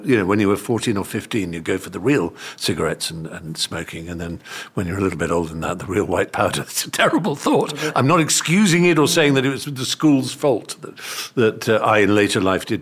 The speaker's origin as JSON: {"language": "English", "region": "East of England", "country": "United Kingdom", "tie": "born or raised there", "said": "We grew up in Norfolk"}